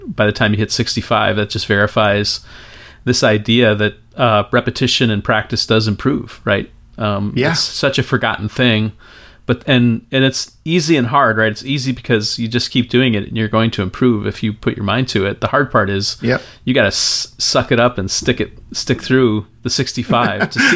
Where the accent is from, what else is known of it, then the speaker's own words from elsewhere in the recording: United States; metaphors I've used as an American do not work at all for a Chinese